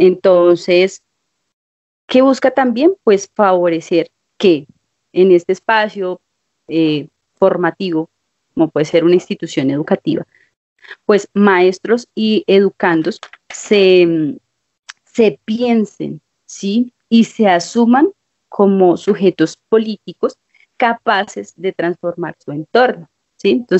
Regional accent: Venecia, Cundinamarca, Colombia; yo soy oriunda y diría mi abuelita, nacida y criada en Venecia, Cundinamarca. Es un municipio que está ubicado al sur del departamento.

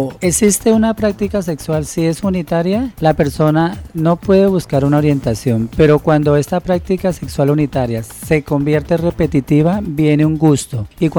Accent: Villavicencio, Meta, Colombia; Yo soy de Villavicencio

